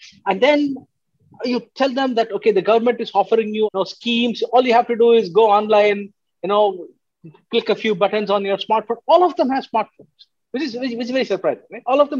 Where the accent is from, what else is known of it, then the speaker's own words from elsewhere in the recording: Tamil Nadu, India; And most of the construction workers in my state, my home state, which is the southernmost state in the country, come from Bihar.